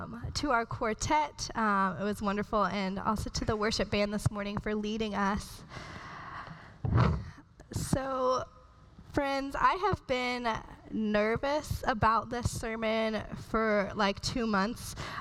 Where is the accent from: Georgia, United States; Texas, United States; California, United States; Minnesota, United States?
Georgia, United States; I'm from Georgia, and so I know that the SEC is better than the Big Ten